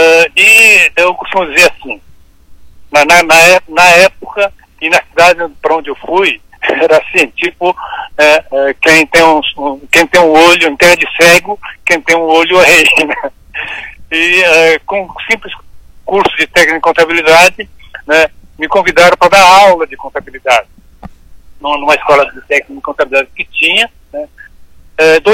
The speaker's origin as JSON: {"language": "Portuguese", "town": "Lins", "region": "São Paulo", "country": "Brazil", "lives_now": "Paranavaí, Brazil", "said": "Eu vim do estado de São Paulo, mais precisamente da cidade de Lins, onde me formei ainda na época como técnico em contabilidade, e a convite de uma empresa fui parar lá em Paranavaí, no noroeste do Paraná"}